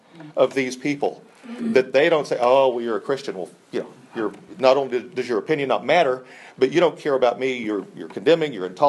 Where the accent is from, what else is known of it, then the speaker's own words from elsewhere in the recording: United States; I can't believe the fact that you know, this is as an American, right?